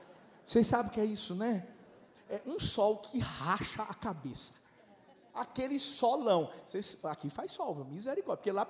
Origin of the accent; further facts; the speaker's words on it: Recife, Pernambuco, Brazil; born there; Mas eu nem conhecia Paulista, gente. Eu nasci em Recife.